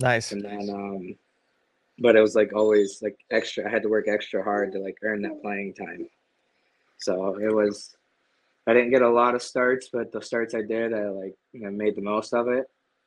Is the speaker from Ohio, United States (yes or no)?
yes; Cincinnati, Ohio, United States; Growing up in Cincinnati, I was a huge Reds fan